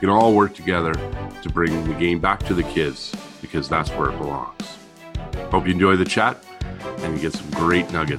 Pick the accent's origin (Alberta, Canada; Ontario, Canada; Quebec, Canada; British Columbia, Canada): Quebec, Canada; Montreal; when I grew up in Montreal, that we had outdoor rinks.